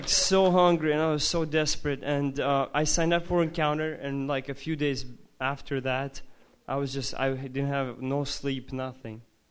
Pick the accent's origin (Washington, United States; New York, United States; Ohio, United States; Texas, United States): Washington, United States; Lakewood; Hello everybody … I'm from Lakewood, Washington.